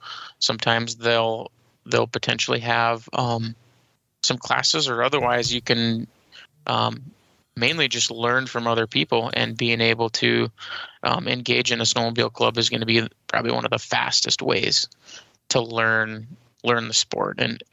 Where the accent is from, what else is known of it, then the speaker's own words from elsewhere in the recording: Minnesota, United States; I'm from Minnesota, been riding snowmobiles for 25 plus years and a lot of experience riding both here around the Midwest and out in the mountains.